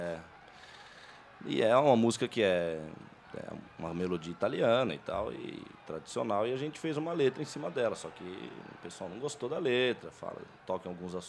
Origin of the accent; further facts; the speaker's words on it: São Paulo, Brazil; Eu sou da Moca, sou juventino